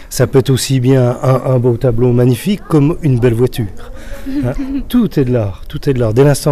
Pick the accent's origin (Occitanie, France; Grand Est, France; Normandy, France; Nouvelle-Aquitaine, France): Grand Est, France; Nancy; Nous, on vient de Nancy. Donc vous imaginez, on a fait 850 km pour découvrir Cordes.